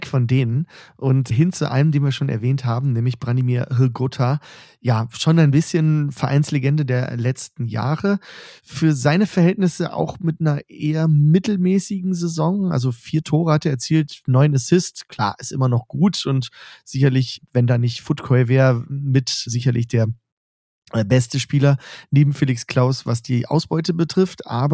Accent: Düsseldorf, North Rhine-Westphalia, Germany; als Düsseldorfer

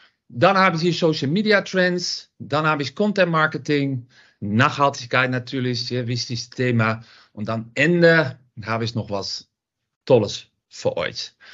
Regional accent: Netherlands; German is a second language; Ich komme aus Holland. … Ich bin von Venue Marketing, ein Bildungsplattform für Event Locations. Das mache ich seit 8 Jahren schon in Holland.

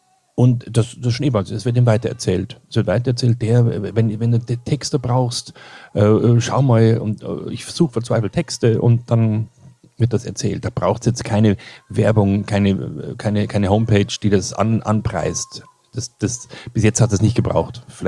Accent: Kirchseeon, Bavaria, Germany; ich bin in Kirchseeon aufgewachsen und Ebersberg. Und da ist die Ausrichtung nach München etwas stärker.

